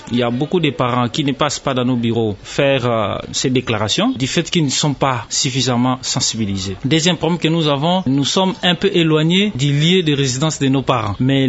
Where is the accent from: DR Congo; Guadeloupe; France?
DR Congo; born there; Je suis né en RDC, j'ai obligatoirement l'identité congolaise, la nationalité congolaise.